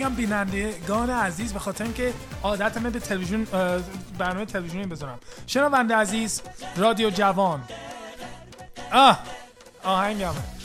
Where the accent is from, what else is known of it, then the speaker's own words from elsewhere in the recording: United States; بچه آمریکام، یعنی بچه ایران که هستم که هیچی، اون دیگه حرف نداره، ولی بچه آمریکام، یعنی متولد آمریکا هستم و اینجا بزرگ شدم،